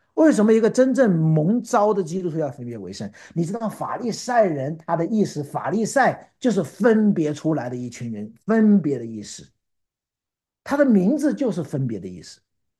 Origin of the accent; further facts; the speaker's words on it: China; 今天我们作为一个中国人，我们有很多的影响，例如文化。